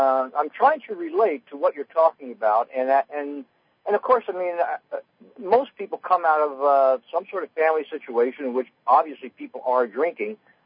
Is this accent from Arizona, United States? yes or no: no; Newark, New Jersey, United States; I was raised in Newark, and you know what Newark was like back in the 50s, in tenement buildings and so on and so forth, in a little place called Little Italy in Newark off of South Orange Avenue.